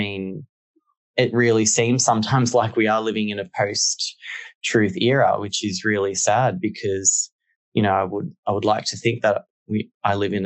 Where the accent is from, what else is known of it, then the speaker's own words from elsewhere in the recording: Australia; I'll give you a recent example, if I can, in my home country. Just a few days ago, there was a man who stabbed 6 people to death at a large shopping center in Sydney.